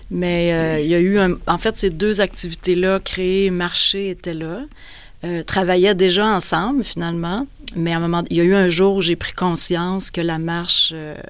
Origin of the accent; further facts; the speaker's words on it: Quebec, Canada; il y avait un bois derrière chez moi en Gaspésie. J'étais toute jeune et puis je jouais dans le bois